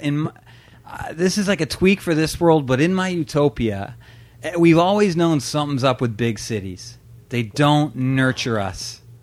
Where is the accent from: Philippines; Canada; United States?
Canada; Brampton, Ontario; I grew up in Brampton. I was visiting my parents.